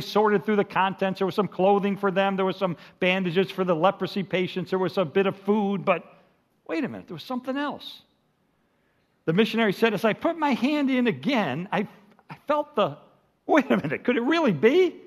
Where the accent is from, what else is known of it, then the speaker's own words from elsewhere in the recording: Chicago, Illinois, United States; now in Texas, United States; But, I grew up in Chicago, and we moved down to Texas, and I never lived in the South before.